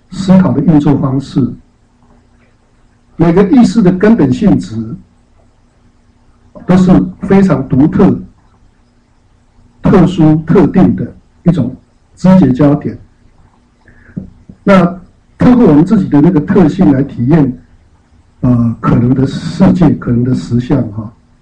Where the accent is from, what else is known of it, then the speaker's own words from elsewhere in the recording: China; 尤其是我们中国人很重视孝道嘛，慎终追远哈